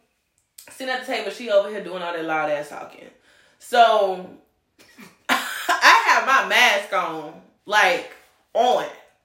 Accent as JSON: {"language": "English", "region": "Louisiana", "country": "United States", "said": "Where are you guys from? And we're like, Louisiana."}